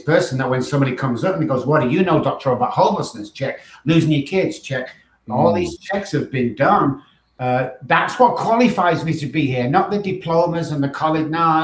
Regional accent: Manchester, North West England, United Kingdom; moved away as an adult; now in San Antonio, United States; over in San Antonio, Texas. As you can tell by my accent, I'm from East Texas. No, I'm joking. Manchester, England. I've been in America for 20 years now.

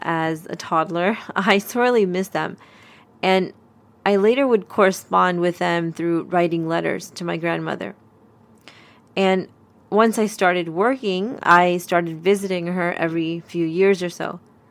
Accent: Lahore, Punjab, Pakistan; born there; I was born in Lahore, Pakistan. I think I've mentioned this before.

